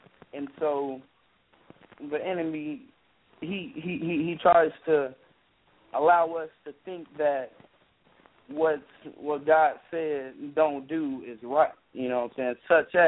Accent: Dallas, Texas, United States; Well, I'm from Dallas, and in Dallas I attend the church, Friendship West Baptist Church

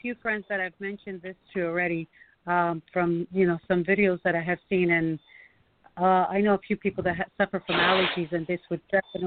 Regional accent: Florida, United States; I'm from Florida.

